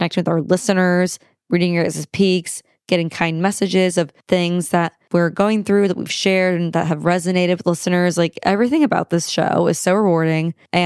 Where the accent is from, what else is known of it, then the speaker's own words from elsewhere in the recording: Omaha, Nebraska, United States; also born or lived in Dallas / Houston / Atlanta; I'm from Omaha originally. My family's from the East Coast. So Philly and Jersey. I was born in Dallas. We lived a little bit of everywhere. Dallas, Houston, Atlanta, and then Omaha.